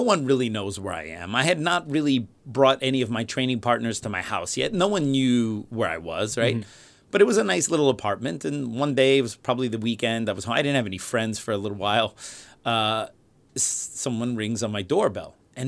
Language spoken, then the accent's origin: English; United States; now in Germany; because they don't know that I'm American. They assume that I'm German.